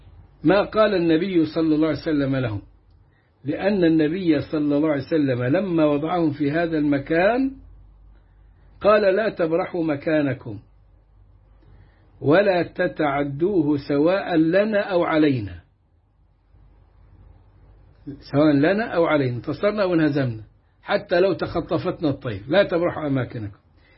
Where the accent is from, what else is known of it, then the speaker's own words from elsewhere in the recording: Egypt; accent: Egyptian; بلهجتنا المصرية